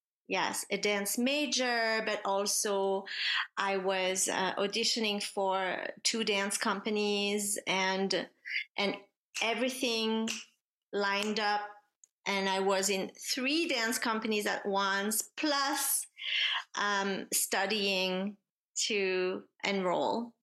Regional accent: Paris, Île-de-France, France; So I was born and raised in Paris. Ooh la la. And my mother is French and my father is from Venezuela.

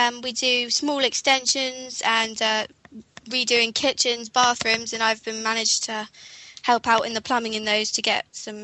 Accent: South East England, United Kingdom; I'm on the 6129 plumbing course and I'm from East Sussex.

